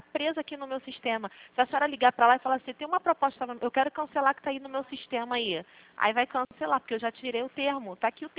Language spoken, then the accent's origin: Portuguese; Brazil; senhora é brasileira, eu também sou muito brasileira.